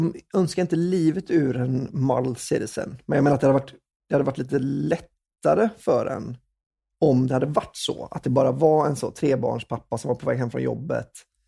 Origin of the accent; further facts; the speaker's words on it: Västra Götaland County, Sweden; jag är från Bohuslän, men jag är ju liksom Schartau.